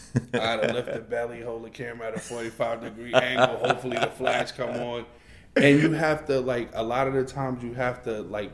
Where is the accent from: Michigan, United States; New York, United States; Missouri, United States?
New York, United States; Bronx; growing up in the Bronx compared to here, we don't listen